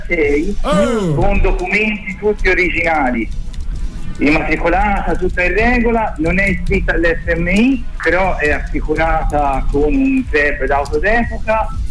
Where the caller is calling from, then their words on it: Carrara, Tuscany, Italy; siamo da Carrara.